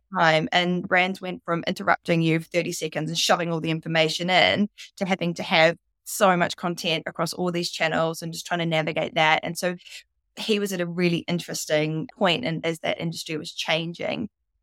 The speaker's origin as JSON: {"language": "English", "country": "New Zealand", "tie": "born or raised there", "also_born_or_lived": "Sydney, Australia", "said": "I was born in Sydney, so I should probably just confess that. But came to New Zealand when I was very young, about 3."}